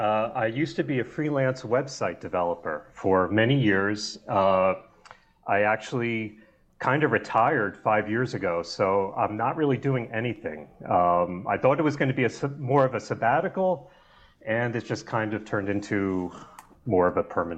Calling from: Edgewater, New Jersey, United States; I live in Edgewater, New Jersey.

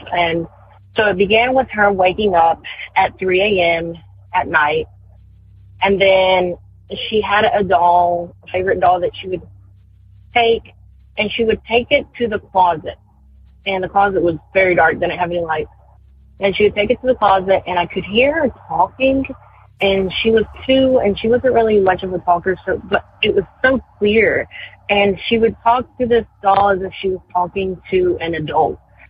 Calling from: North Carolina, United States; I am calling from North Carolina

